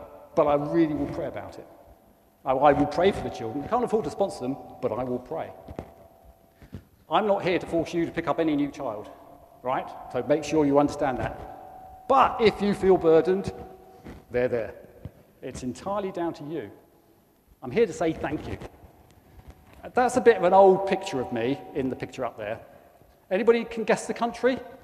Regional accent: Bromley, London, United Kingdom; born there; now in Shropshire, United Kingdom; Actually, my mum lives in Orpington. Know where Orpington is? Brilliant. Yeah, I wasn't born there. I was born in Bromley, actually.

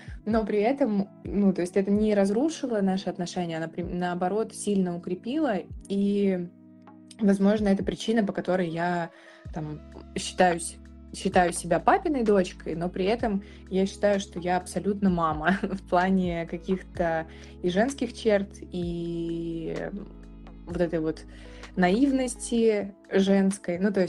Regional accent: Kyzyl, Tuva, Russia; also born or lived in Novosibirsk; now in Saint Petersburg, Russia; я вообще из Тувы, из города Кызыл, это Средняя Азия. Потом я переехала, ну, мы с семьей переехали в Новосибирск

